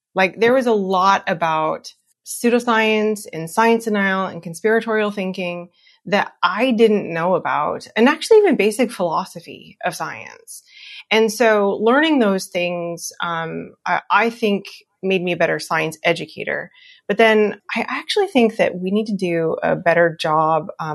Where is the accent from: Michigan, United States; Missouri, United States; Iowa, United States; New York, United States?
Iowa, United States; I'm from the Midwest. And when my husband got a job across the country, I'm from Iowa. When we moved across the country to Massachusetts